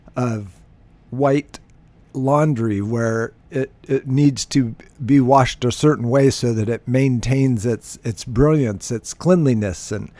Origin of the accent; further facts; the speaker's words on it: Alaska, United States; I grew up in Alaska, so we would have what we call a whiteout